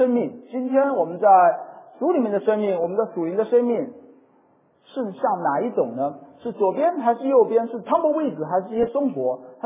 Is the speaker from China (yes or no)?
no; Taiwan; 我还记得我小时候住在台湾的农村里面。